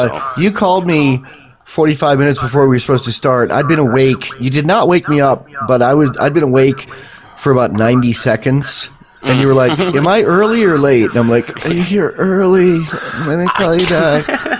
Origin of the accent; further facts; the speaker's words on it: New York, United States; And I grew up in New York next to Pennsylvania, and we were 18 and they were 21.